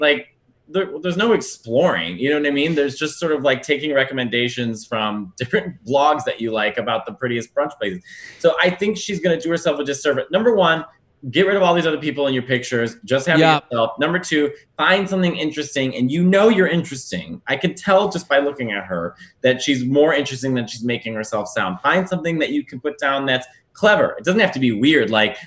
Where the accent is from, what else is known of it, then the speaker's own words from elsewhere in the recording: Chicago, Illinois, United States; And can I say something as a Chicagoan? If you're trying to meet interesting guys, you can't be hanging out as a Chicagoan on Michigan Avenue because that's where that photo was from.